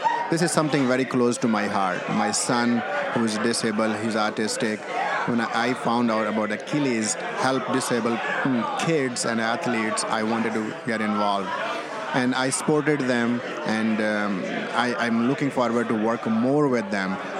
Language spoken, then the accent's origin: English; Pakistan; now in New York, United States; I'm originally from Pakistan.